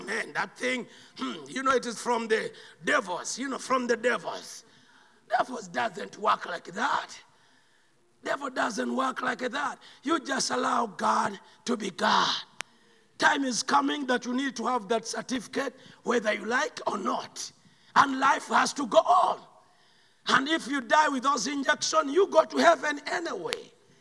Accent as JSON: {"language": "English", "country": "Uganda", "said": "I'm from Uganda, but I wouldn't allow them to vaccinate me because I was so scared to get vaccine in Uganda."}